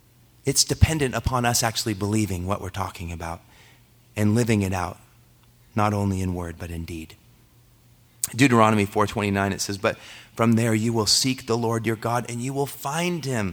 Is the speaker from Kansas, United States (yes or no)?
no; Longview, Washington, United States; where I'm from, Longview, Kelso. I came from Longview, Kelso. And it is a pretty sketchy town.